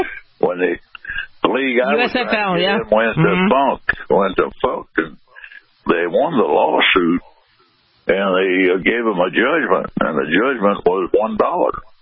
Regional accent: Louisville, Kentucky, United States; and have to be in my hometown of Louisville, Kentucky.

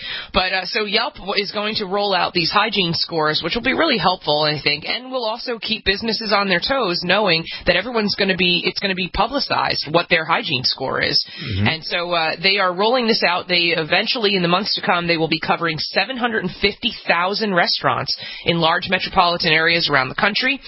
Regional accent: New York, United States; Well, like I said, as a New Yorker, if I don't see an A, then no way.

